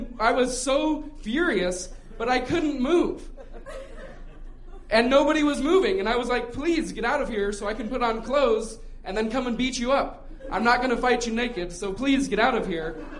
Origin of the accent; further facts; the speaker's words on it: Broomfield, Colorado, United States; I grew up in Broomfield, suburbia.